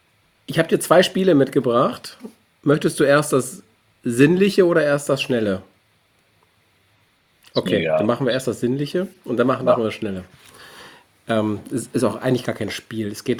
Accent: Hamburg, Germany; also born or lived in Schleswig-Holstein; Als Hamburger ist für mich die Elbe immer was Besonderes.

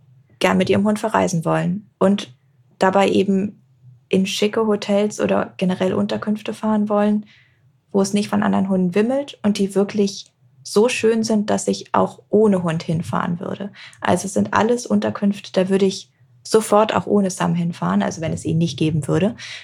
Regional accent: England, United Kingdom; ich bin zum Beispiel in England aufgewachsen

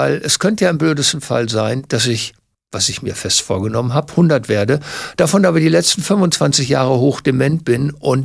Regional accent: Essen, North Rhine-Westphalia, Germany; born or raised there

